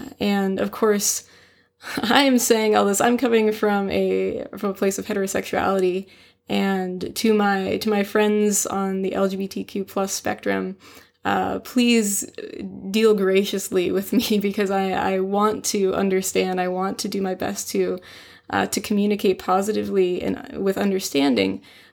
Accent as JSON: {"language": "English", "region": "Pacific Northwest", "country": "United States", "said": "Again, I am from the Pacific Northwest."}